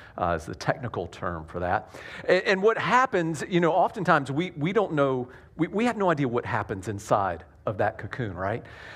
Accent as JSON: {"language": "English", "region": "the South", "country": "United States", "accent": "Southern", "said": "my southern accent comes out when I say wheels or will."}